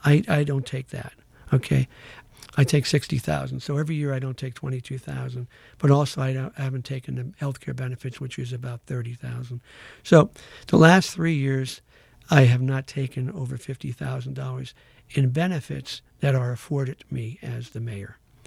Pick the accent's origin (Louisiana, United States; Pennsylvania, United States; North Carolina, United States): Pennsylvania, United States; Wilkes-Barre; My wife and I love Wilkes-Barre. We were born and raised in Wilkes-Barre.